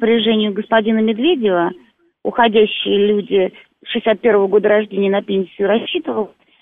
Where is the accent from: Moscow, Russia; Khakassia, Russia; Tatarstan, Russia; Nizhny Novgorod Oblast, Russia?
Moscow, Russia; Поэтому я москвичка с 35-летним стажем, самая нищая.